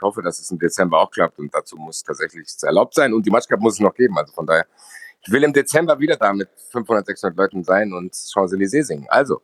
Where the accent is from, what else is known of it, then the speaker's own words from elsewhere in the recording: Frankfurt, Hesse, Germany; Ich finde, das kann man als Frankfurter schon mal machen